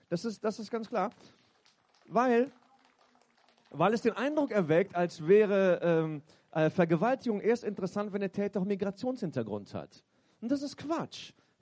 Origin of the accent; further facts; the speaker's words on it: Cologne, North Rhine-Westphalia, Germany; Es gibt genug Beispiele, wo ich als Kölner immer denke, so, um Gottes Willen, ich schäme mich